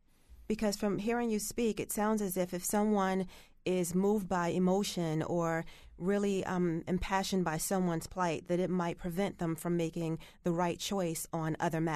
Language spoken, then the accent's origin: English; New Jersey, United States; So, for example, I'm from Jersey, and same example, if I see a homeless person on the street, in the streets of Newark